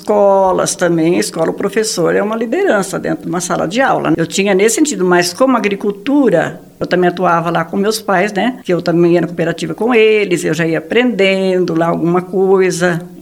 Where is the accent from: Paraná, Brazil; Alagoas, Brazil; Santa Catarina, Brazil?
Paraná, Brazil; Alvorada do Sul; also born or lived in São Paulo; Eu nasci no estado de São Paulo. Todos nós somos paulistas, os irmãos. Assim, meus pais, quando vieram para a Alvorada do Sul, eles compraram 10 alqueires de terra e foi ali que eles acabaram de construir a família